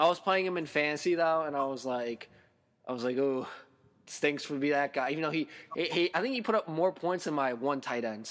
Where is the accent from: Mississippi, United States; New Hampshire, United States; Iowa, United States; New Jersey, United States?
New Jersey, United States; Wayne; I should know this because the Toys R Us HQ is literally in my hometown.